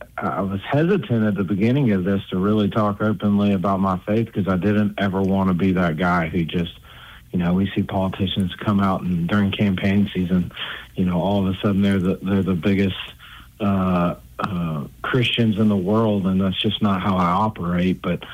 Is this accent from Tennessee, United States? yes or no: no; Alabama, United States; Yeah, the short version is I grew up here in Baldwin County.